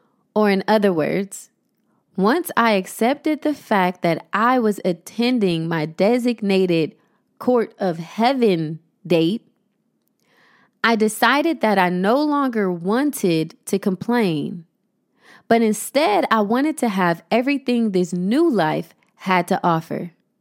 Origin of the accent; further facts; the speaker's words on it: Ohio, United States; I was on the plane to my hometown, Ohio